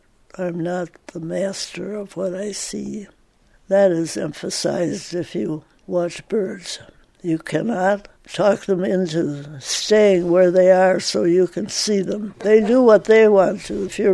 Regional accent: Wisconsin, United States; Halfway between Racine and Kenosha, used to have lovely beach parties and watch the moon come up over Lake Michigan. I wanted to live on water ever since.

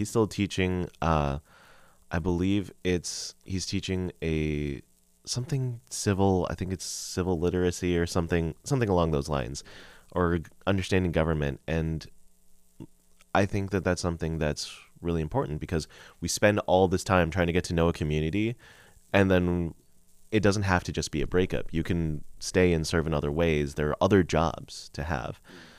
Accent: Dillingham, Alaska, United States; now in Kodiak, United States; So I grew up in Dillingham, which a lot of people know, and there's just not a lot of Filipino people there.

